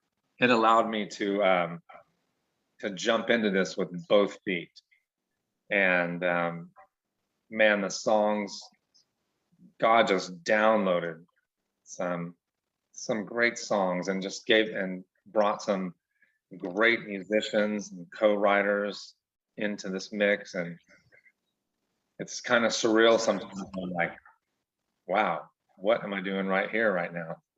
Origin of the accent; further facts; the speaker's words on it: Arizona, United States; born there; also born or lived in Guam / California / Turkey / Germany; I was born in Arizona, and 2 years later we were in Guam, and then we were in California, Turkey, Arizona, Germany.